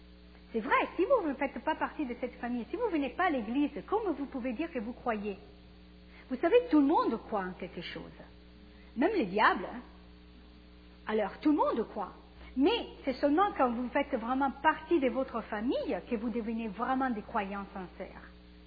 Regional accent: Italy; Je suis italienne, mais surtout, je fais partie de la famille de Dieu.

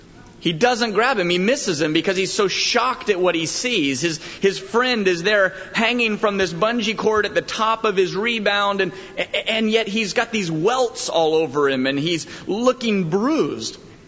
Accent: Florida, United States; now in Colorado Springs, United States; I grew up in South Florida, and I'm a beach hound by nature. And when God said that he wanted me to move to Colorado Springs

